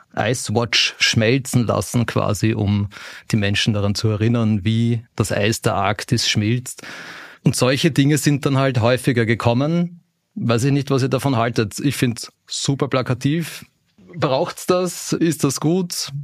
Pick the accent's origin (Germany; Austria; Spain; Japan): Austria; Vienna; als gebürtiger Wiener